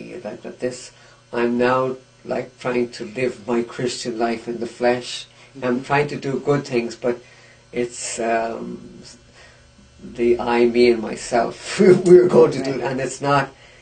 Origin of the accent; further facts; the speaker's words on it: Ireland; now in United States; I said, originally from Ireland.